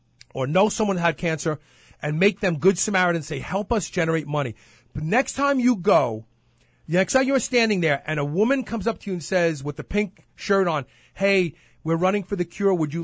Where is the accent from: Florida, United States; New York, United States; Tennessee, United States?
New York, United States; Brooklyn; I'm from Brooklyn. We mumble.